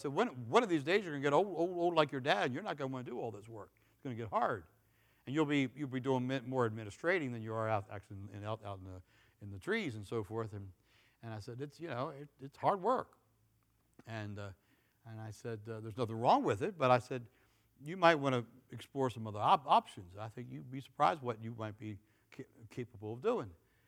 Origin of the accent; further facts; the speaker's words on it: United States; from Carroll County. Little county of 75,000 people.